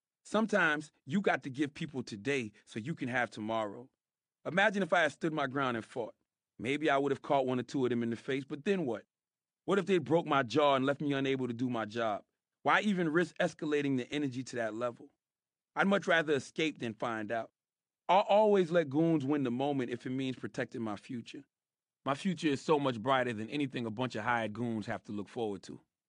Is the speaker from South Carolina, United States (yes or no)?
yes; Moncks Corner, South Carolina, United States; Growing up in Monk's Corner, I used to listen to the jocks conduct interviews on the radio